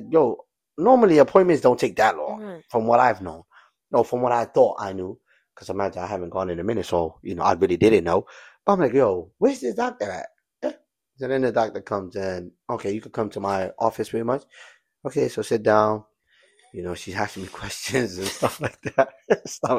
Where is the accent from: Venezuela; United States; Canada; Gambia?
Gambia; moved away; Since I came from Gambia